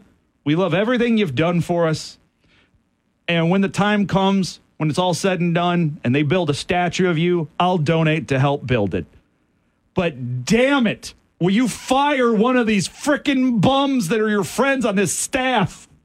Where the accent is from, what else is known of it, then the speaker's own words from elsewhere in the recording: Michigan, United States; I grew up basically in South Bend, mm-hmm. like 30 minutes away in Southwest Michigan.